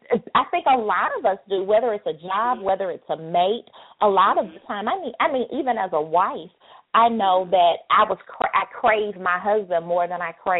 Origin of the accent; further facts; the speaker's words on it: the South, United States; I'm from the South, so we always say mother wit.